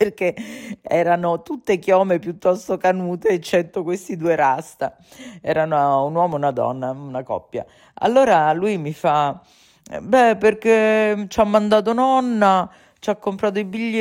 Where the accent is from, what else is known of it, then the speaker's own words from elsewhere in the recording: Rome, Lazio, Italy; In effetti io sono romana, totalmente romana